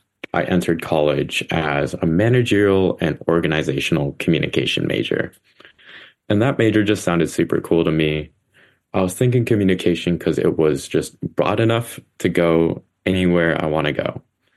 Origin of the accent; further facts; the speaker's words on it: San Jose, California, United States; also born or lived in San Diego; So I was born and raised in San Jose, spent the first 18 years of my life there.